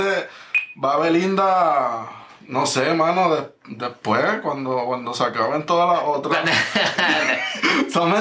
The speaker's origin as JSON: {"language": "Spanish", "country": "Puerto Rico", "said": "somos boricuas y vamos a hablar diferente a ustedes."}